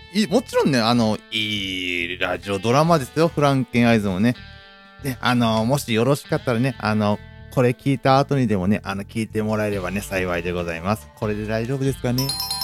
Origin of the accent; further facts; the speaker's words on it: Ibaraki, Japan; 地元が茨城ってことなんですけども、この豆田さんが食いついてくれたんですけども、豆田さんも僕も守谷に住んでました